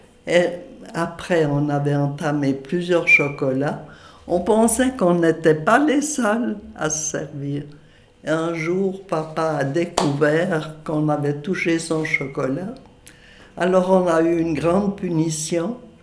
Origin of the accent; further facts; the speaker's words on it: Renan, Vaud, Switzerland; born there; Je suis née à Renan, dans le canton de Vaud. Mes parents avaient acheté une maison et c'était une fermette, disons.